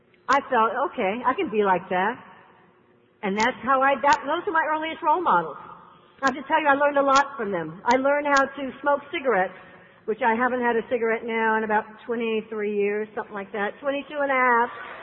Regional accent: New York City, New York, United States; I grew up in the 60s. I'm a product of the 60s growing up in New York City where it was all about better living through chemistry.

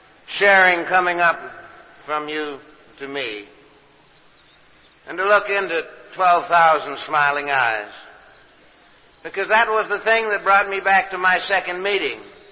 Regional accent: Canada; In my country, we have what we call, I'm from Canada

